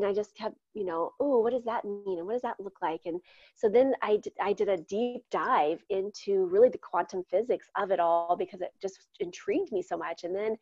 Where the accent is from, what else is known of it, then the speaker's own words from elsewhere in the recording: Midwest, United States; I grew up in the Midwest